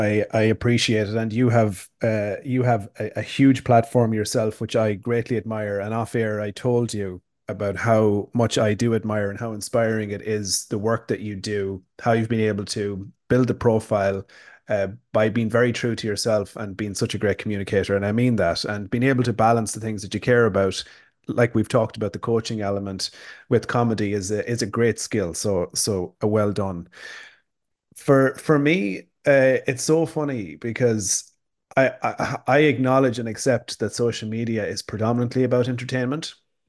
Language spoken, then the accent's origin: English; Sligo, Connacht, Ireland; So I'm from Sligo in the west of Ireland